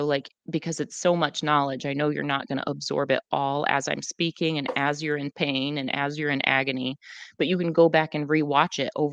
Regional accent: Michigan, United States; I grew up in Michigan. So those were the two names that I was most familiar with and followed all the time.

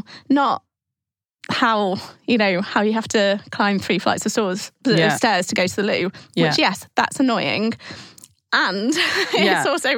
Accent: Manchester, North West England, United Kingdom; maybe it's because I'm from Manchester, so I'm northern, you know, or because I'm brown or a woman.

